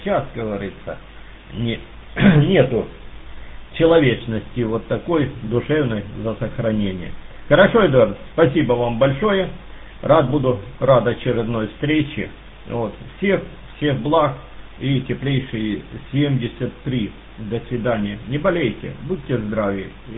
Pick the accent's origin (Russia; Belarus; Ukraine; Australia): Ukraine; Kharkiv Oblast; сам я родом из Шевченковского района.